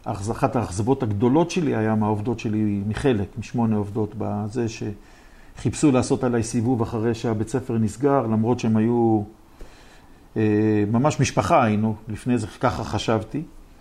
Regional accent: Jerusalem, Jerusalem District, Israel; עכשיו, אני ירושלמי

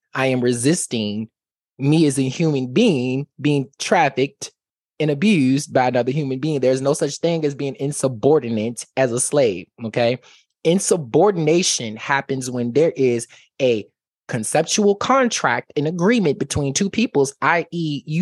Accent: Richmond, Virginia, United States; You guys know me. I'm from Virginia. I'm from Richmond, Virginia.

